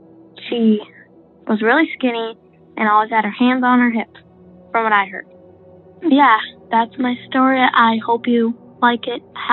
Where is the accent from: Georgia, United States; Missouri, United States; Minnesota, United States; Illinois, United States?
Minnesota, United States; I'm from South Central Minnesota.